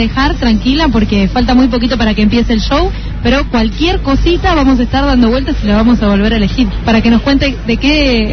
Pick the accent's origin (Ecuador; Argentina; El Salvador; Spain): Argentina; Buenos Aires; De Ramos Mejía. Bueno, en la zona, nosotros somos de Mataderos.